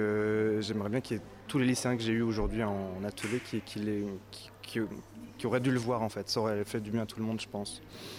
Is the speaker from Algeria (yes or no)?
no; France; qu'on est français et un peu, des fois, un peu, peut-être un peu plus coincé